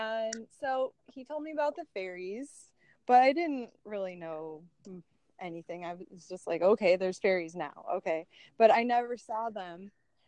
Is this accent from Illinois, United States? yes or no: yes; Chicago, Illinois, United States; Okay, so I'm from Chicago. I come from, you know, the Midwest and warm-hearted.